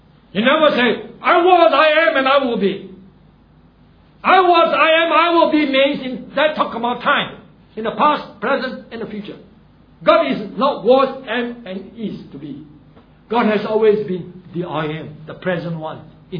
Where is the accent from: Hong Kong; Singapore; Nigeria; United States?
Singapore; It's just that I am born here. I'm a Singaporean. I'm a Chinese.